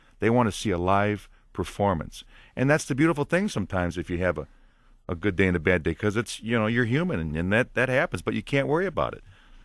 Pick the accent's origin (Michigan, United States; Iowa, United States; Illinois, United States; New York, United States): Michigan, United States; Detroit; that's where I'm, you know, that's my hometown, you know. But the Detroit people, there's, you know, there's so much talent here